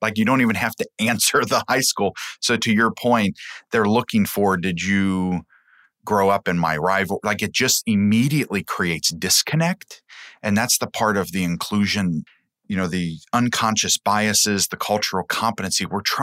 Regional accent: Covington, Kentucky, United States; You know, so I grew up in Covington and I went to Holmes High School.

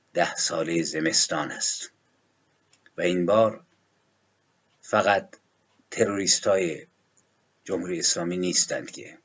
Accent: Iran; من به خانوادش تسلیت میگم به عنوان یک ایرانی

